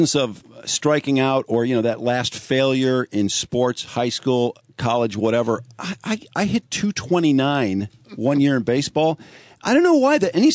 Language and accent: English; Chicago, Illinois, United States; And that's because I grew up in Chicago, and so I love the Chicago part of it.